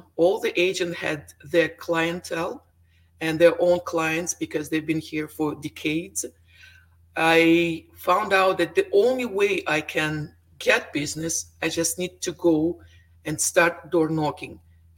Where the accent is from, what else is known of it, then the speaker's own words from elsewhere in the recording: Moscow Oblast, Russia; English is a second language; moved away as an adult; now in Canada; Well, I'm originally from Russia, Moscow region. I moved to Canada in 1997. And in Russia, I was a teacher and principal at school.